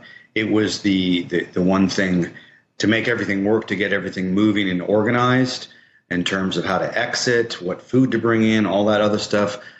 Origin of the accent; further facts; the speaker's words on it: United States; even as an American, I would have just gone off on these people.